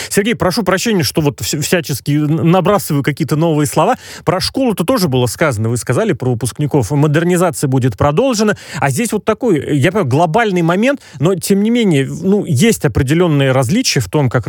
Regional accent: Russia; И как человек, как россиянин, и как отец

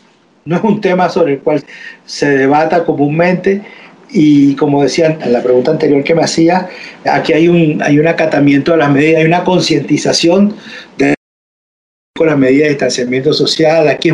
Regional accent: Venezuela; lo digo como venezolano, bastante insólita en un país tan desordenado y tan caótico como este

